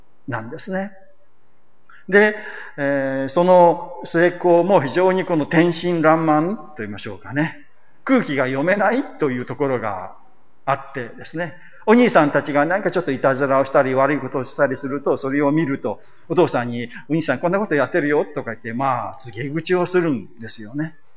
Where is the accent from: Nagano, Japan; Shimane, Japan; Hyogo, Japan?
Shimane, Japan; Izumo; 私は、まあ、島根県の出身で、出雲の出雲教会出身なんですね。